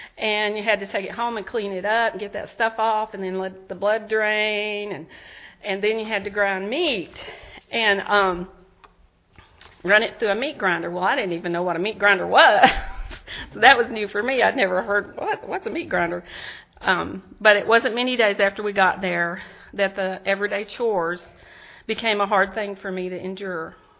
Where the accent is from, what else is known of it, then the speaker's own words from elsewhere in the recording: Tennessee, United States; I only knew how to open cans, boil water, make sweet tea, because I was from Tennessee